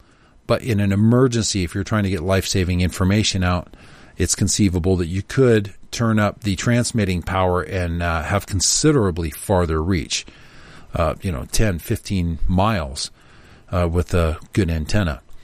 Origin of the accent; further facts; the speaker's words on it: Hungary; now in Canada; I was born in Hungary in World War II to middle-class parents. During communist occupation of Hungary after World War II, my family experienced living in constant fear and increasing poverty.